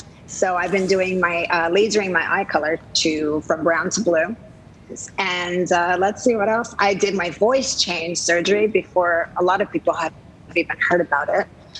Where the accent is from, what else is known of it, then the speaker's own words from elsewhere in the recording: New Jersey, United States; I grew up in New Jersey by the Jersey Shore.